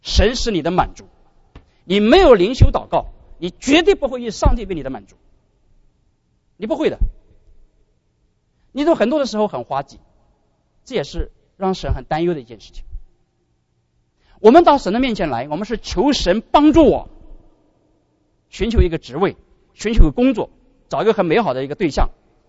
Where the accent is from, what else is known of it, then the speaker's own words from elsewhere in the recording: China; 这个谎不是我们中国人，不是黑谎哈，是白谎